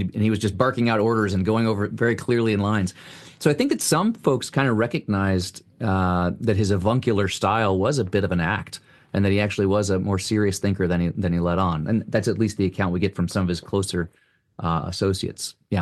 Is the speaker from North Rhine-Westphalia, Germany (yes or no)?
no; West Berlin, Berlin, Germany; I mean, I grew up in West Berlin.